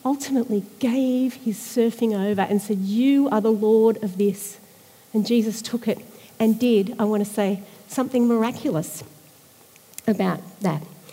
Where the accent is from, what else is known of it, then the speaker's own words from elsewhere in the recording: Australia; as somebody who is a subject, if I can use that term as an Australian, subject of Queen Elizabeth